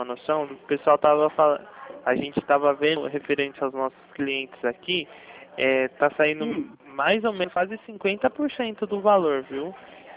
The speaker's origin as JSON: {"language": "Portuguese", "region": "São Paulo", "country": "Brazil", "said": "Então, eu sou aqui do interior de São Paulo"}